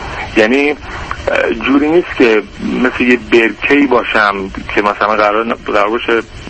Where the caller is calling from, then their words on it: Iran; من تو خانواده خیلی روشن فکری بزرگ شدم، از ایران تماس میگیرم خدمتتون. توی سن 20 سالگی 25 سال دارم.